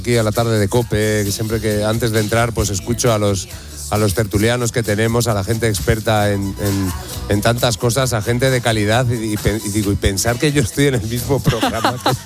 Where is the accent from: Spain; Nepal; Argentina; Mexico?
Spain; Y yo, como español que soy, me veo en la obligación de ayudar a nuestro gobierno.